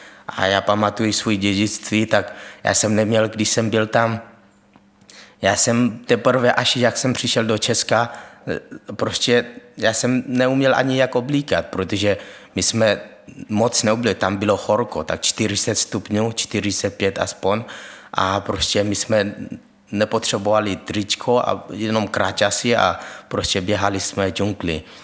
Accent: Myanmar; Czech is a second language; já pocházím z Barmy, jestli znáte, to je Asie, kousek od Thajska a Malajsie a Čína

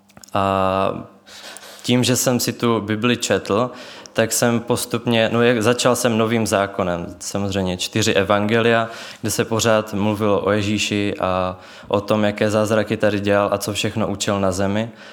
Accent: Olomouc, Olomouc Region, Czechia; jsem z Olomouce a možná jste zaslechli celé moje jméno

